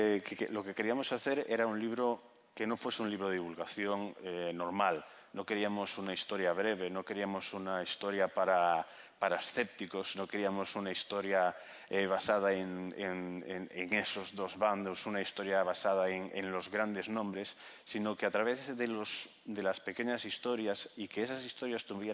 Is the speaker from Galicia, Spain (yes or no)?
yes; Galicia, Spain; la historia de lugares de donde yo vengo, que es de Galicia.